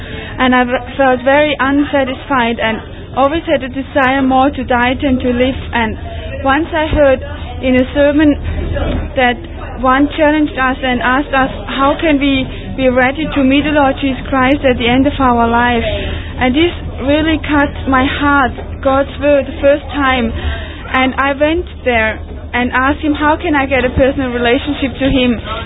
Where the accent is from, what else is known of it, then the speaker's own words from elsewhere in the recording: Germany; and I come from Germany